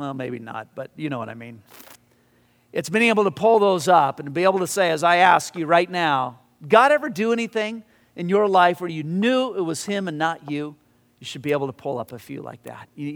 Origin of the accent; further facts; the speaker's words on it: Whittier, California, United States; Remember in high school, I grew up in Whittier, and Whittier Boulevard was known as a big cruise site.